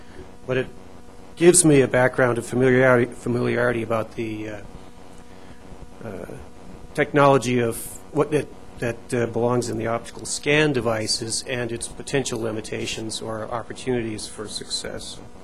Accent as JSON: {"language": "English", "town": "El Jebel", "region": "Colorado", "country": "United States", "said": "from El Jebel, Colorado, in Eagle County between Aspen and Glenwood Springs."}